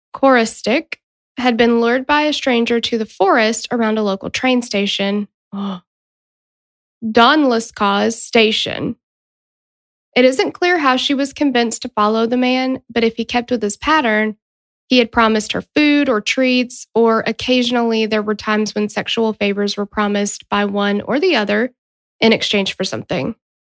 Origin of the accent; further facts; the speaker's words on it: Tennessee, United States; We are from Tennessee.